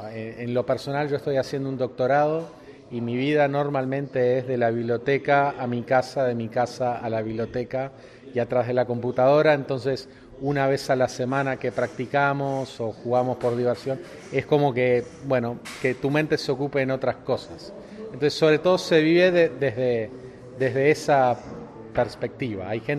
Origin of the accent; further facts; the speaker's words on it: Montevideo, Uruguay; soy sacerdote de Montevideo, Uruguay